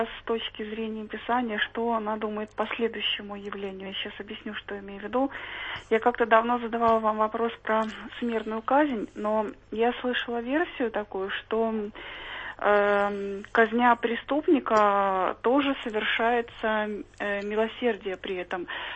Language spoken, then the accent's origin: Russian; Mogilev, Mogilev Region, Belarus; я из Беларуси, города Могилева